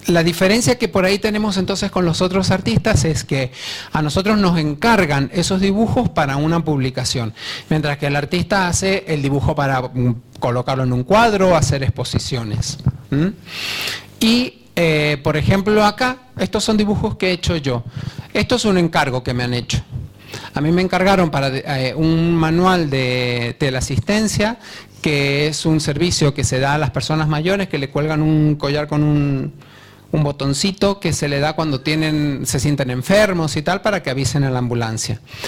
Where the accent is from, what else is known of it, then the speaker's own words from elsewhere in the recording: Argentina; born there; esta niña es de donde yo nací, en Argentina, en vez de hablarnos de tú, nos hablamos de vos